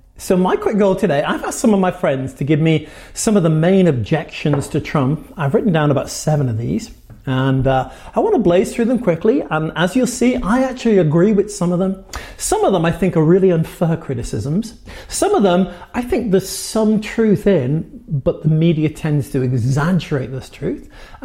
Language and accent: English; United Kingdom; And I have to say this as a Brit, some of you Brits will know what I mean here.